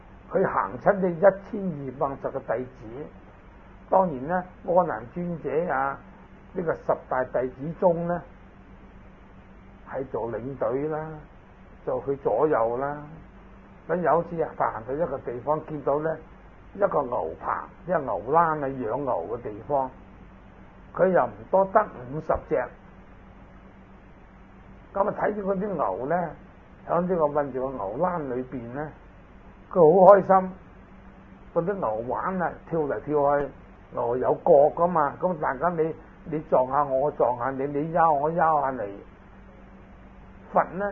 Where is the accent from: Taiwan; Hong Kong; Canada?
Hong Kong; born there; also born or lived in United States; 我是81年在美国回来，作为香港呢，我的出生地是香港，落叶归根在香港都输数了